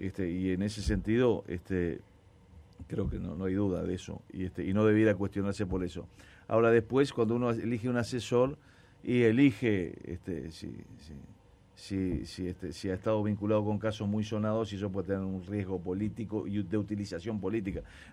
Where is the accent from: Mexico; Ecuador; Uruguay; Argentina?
Uruguay; en el otro somos todos los uruguayos